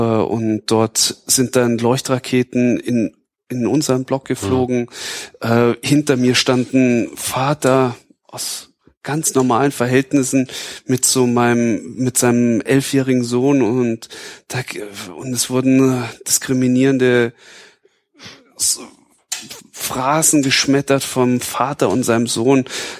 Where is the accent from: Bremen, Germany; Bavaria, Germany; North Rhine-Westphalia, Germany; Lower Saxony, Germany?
Bavaria, Germany; moved away as an adult; Ich komme aus Bayern.